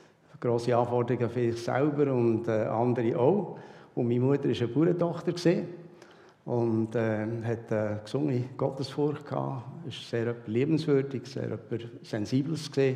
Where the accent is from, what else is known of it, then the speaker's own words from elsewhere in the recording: Bätterkinden, Bern, Switzerland; now in Kirchberg, Switzerland; in dem Betterkinden eben. Das ist im Kanton Bern. Ich hoffe, ihr versteht mich alle in dieser Fremdsprache. Und ja, dort bin ich aufgewachsen von Geburt bis wir jetzt eben vor 3 Jahren umgezogen sind nach Kirchberg.